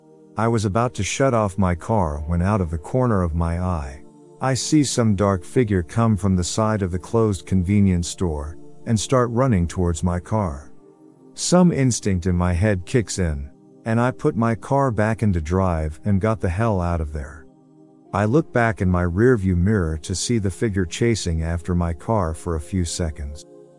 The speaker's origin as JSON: {"language": "English", "town": "Seattle", "region": "Washington", "country": "United States", "said": "I'm originally from Seattle. I was driving back to Seattle after visiting family in Bozeman and Billings."}